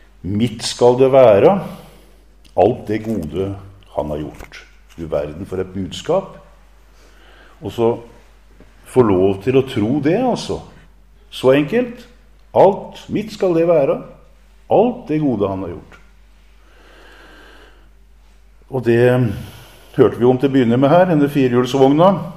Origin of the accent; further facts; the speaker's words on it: Kragerø, Telemark, Norway; i Sannidal eller Kragerø, der jeg kommer fra